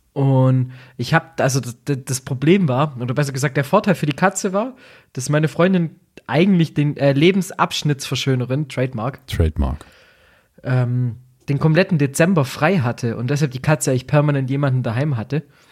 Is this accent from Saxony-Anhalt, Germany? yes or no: no; Bavaria, Germany; ist eine Delikatesse bei uns in Bayern